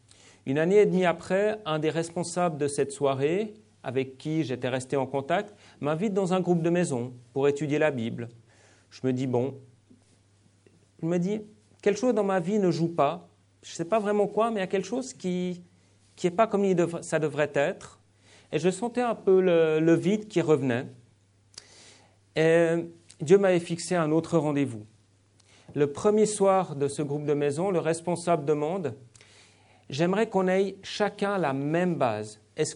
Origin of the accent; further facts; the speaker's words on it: Lausanne, Vaud, Switzerland; mon père est venu en Suisse dans les années 60. C'est là où j'ai grandi. J'ai grandi à Lausanne, au pied du lac et des montagnes.